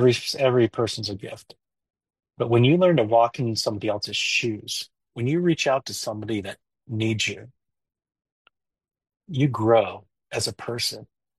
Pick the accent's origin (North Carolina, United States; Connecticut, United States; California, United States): Connecticut, United States; Josh Piver was a 23-year-old young man who was from my hometown in Connecticut, and he perished in 9/11 in New York.